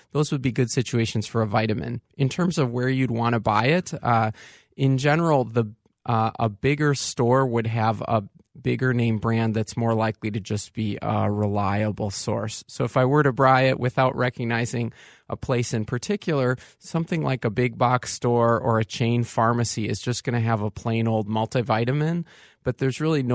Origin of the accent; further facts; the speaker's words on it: St. Paul, Minnesota, United States; also born or lived in California; Okay, so I'm a St. Paul native. I went to St. Paul Central High School. I went to college at Northwestern in Evanston and medical school in California. And then, like all good Minnesota boys, I returned to the homeland.